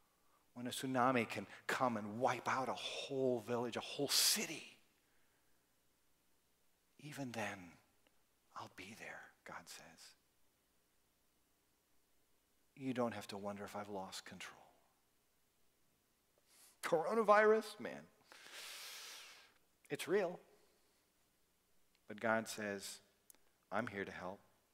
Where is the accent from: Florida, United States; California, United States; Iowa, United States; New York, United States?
California, United States; Kathy and I came from California. We know about that.